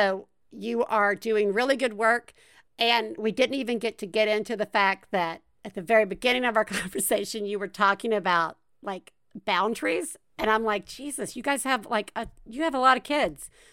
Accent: Deep South, United States; And I grew up in the Deep South.

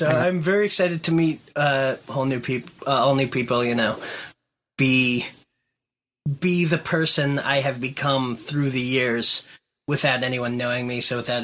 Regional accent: Memphis, Tennessee, United States; born there; I was born in Memphis, the same midwife who delivered... … daughter delivered me.

